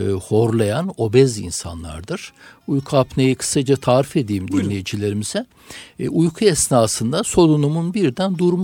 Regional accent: Kütahya, Turkey; 1962 Kütahya doğumluyum. İlkokul, ortaokul ve liseyi Kütahya'da tamamladıktan sonra

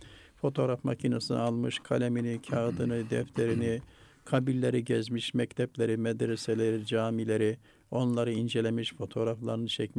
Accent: Tokat, Turkey; now in Istanbul, Turkey; ben İstanbul'da yaşıyorum, memleketim Tokat

